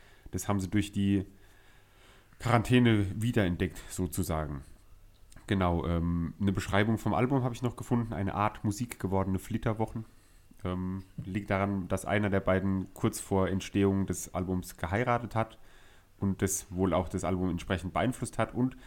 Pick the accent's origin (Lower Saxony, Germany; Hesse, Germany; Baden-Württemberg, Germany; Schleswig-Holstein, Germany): Baden-Württemberg, Germany; Mannheim; Genau, bei uns in Mannheim wäre das quasi analog zu Hon.